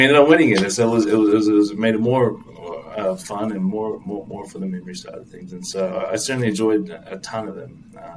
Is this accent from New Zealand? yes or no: yes; New Zealand; also born or lived in United States; I grew up in New Zealand. And, you know, as a kid, I didn't know at the time I was born in America